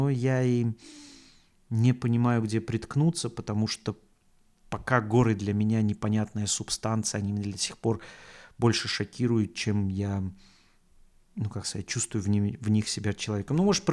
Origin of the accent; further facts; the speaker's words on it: Volga region, Russia; Да сама Волга, господи, я волжанин на всю оставшуюся жизнь, вот и все. Даже живя в какой-то другой стране, я на ней, я из нее.